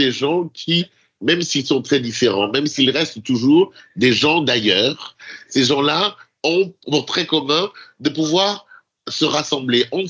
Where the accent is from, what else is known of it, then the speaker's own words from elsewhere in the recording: France; je suis togolais d'origine et dans le sud-ouest de la France, élevé dans la religion catholique